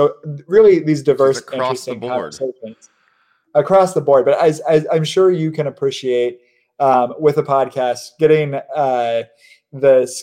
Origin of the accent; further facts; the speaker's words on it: Terre Haute, Indiana, United States; also born or lived in Cleveland, United States / Milwaukee, United States; So I'm originally from Indiana, Terre Haute, Indiana.